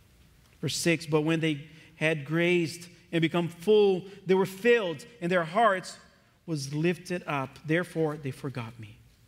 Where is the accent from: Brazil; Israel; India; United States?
Brazil; moved away; I came across a bag that I had brought over when I immigrated from Brazil, and I found in that little bag medals.